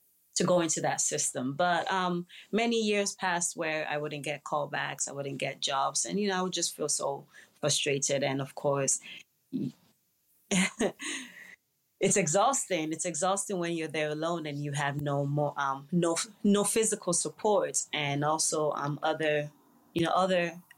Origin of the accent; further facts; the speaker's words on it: Nigeria; despite the fact that I'm Nigerian, I still had a lot to adjust culturally.